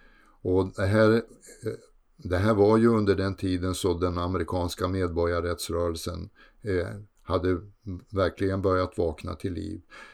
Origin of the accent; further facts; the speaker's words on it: Sweden; Tidigare var det för att jag var viking, och nu är det för att jag är svensk socialist, eller kommer från ett land som i hans ögon är socialistiskt.